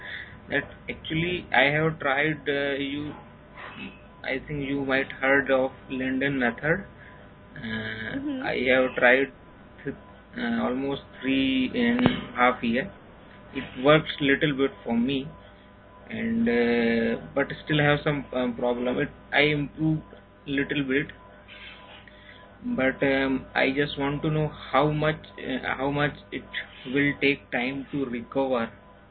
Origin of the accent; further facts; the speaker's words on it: India; from India.